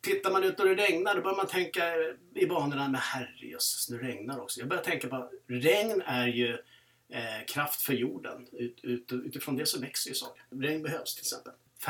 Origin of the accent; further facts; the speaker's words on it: Södertälje, Stockholm County, Sweden; moved away as an adult; som ni hör på min dialekt så kommer jag inte från Östergötland. Jag är Södertäljekille i botten, så det är en annan arbetarkommun. Flyttade ner för det 10 år sedan. Jag är en snart 60-årig kille, idrottsbakgrund.